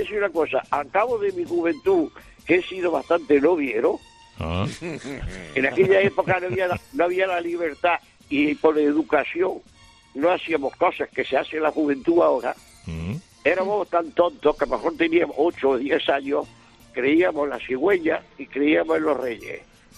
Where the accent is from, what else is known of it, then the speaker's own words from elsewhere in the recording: Córdoba, Andalusia, Spain; moved away as an adult; now in Catalonia, Spain; Yo, hasta que tuve 21 años, nací en Córdoba, bautizado en la mezquita de Córdoba.